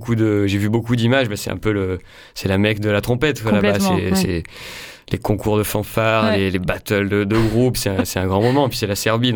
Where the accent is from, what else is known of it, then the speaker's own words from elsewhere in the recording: the Alps, France; Moi je viens des Alpes, ça n'a rien à voir, mais quand même c'est vraiment Marseille.